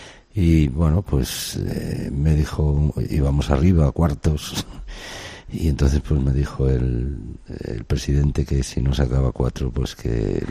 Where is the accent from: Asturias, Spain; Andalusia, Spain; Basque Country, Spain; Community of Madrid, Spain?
Basque Country, Spain; Sí, claro, pues nosotros somos vascos.